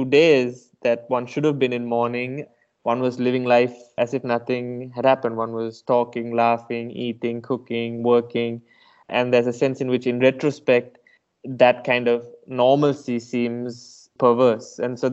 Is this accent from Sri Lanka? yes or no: yes; Colombo, Western Province, Sri Lanka; Growing up in Colombo, there were, especially in the 90s, bombs every 2 or 3 months.